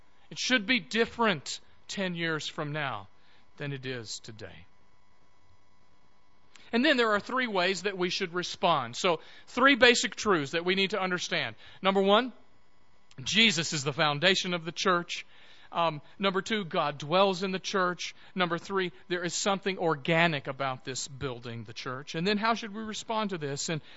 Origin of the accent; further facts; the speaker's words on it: United States; Now, you know, we're American, and that doesn't make a whole lot of sense to us